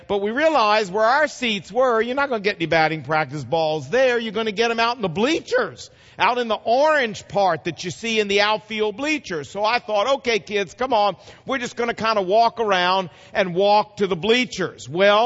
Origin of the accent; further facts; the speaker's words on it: Virginia, United States; I brought these three boys all the way from Virginia, sir, just so we could go over there and get batting practice balls.